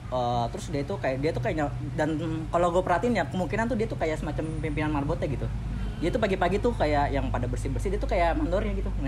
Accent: Jakarta, Indonesia; saya dari Palembang tadi naik travel ke Bengkulu. Kalau asalnya saya dari Jakarta gitu.

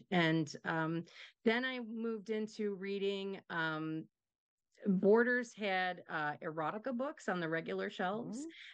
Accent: Wisconsin, United States; Well, I'm from Wisconsin, and I am a teacher by day. And I also do a lot of theater, and I'm a bowler, because if you're from Wisconsin, you have bowl.

